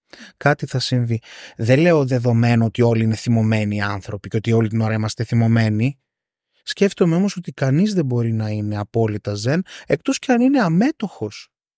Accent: Greece; εμείς κλασικά ως Έλληνες μιλούσαμε έντονα και υπερβολικά

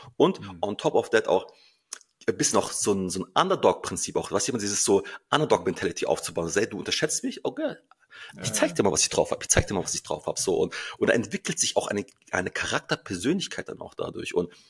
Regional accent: Stuttgart, Baden-Württemberg, Germany; Also ich komme aus Stuttgart

